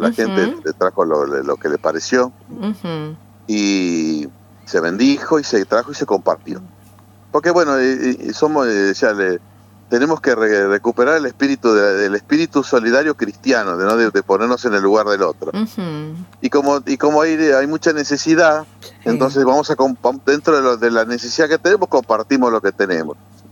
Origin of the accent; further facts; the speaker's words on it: Buenos Aires, Argentina; now in Misiones, Argentina; No soy misionero, soy bonaerense.